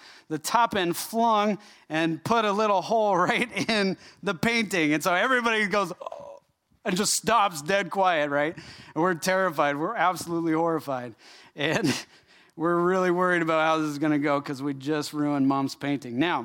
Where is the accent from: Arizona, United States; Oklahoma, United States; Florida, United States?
Arizona, United States; My brother and I, we grew up in Arizona. It was always hot outside